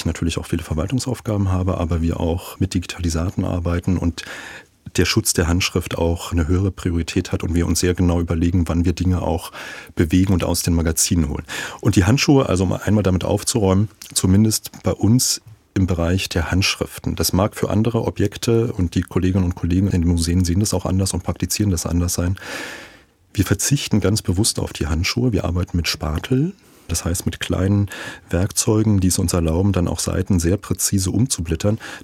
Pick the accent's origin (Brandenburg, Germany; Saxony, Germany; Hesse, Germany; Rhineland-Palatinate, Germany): Brandenburg, Germany; Guben; also born or lived in Eisenhüttenstadt; Geboren in Eisenhüttenstadt, aber aufgewachsen in Guben, früher Wilhelm-Pieck-Stadt-Guben.